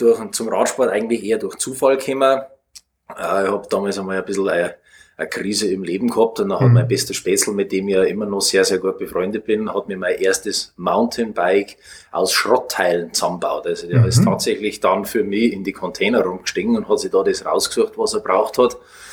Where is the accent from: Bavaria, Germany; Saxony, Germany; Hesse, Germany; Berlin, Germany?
Bavaria, Germany; bin, wie man unschwer hören kann, gebürtiger Oberbayer. Bin mein ganzes Leben lang schon jetzt in Oberbayern ansässig.